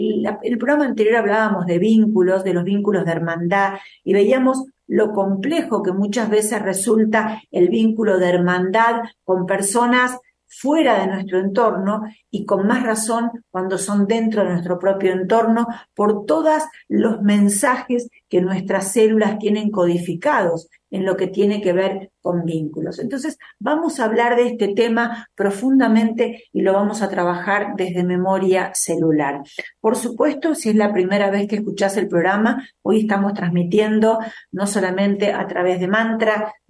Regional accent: Rosario, Santa Fe, Argentina; Allá por el año 2012, cuando comencé a hacer en la ciudad de Rosario, de donde yo soy, el programa Hay un Día

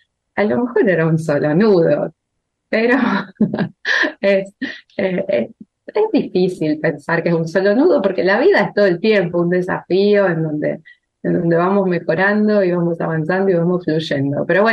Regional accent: Argentina; siempre todo es un poco más exagerado acá en Argentina, en mi país.

